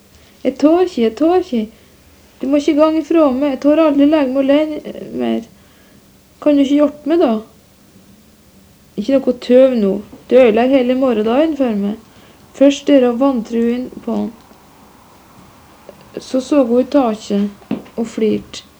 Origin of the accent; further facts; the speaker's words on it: Brønnøy, Nordland, Norway; ja, jeg kommer fra Brønnøy kommune på grensa til Sømna. Det er altså ikke Brønnøysundmål, men det er Brønnøymål. Og kanskje nærmere Sømna enn akkurat Brønnøysund.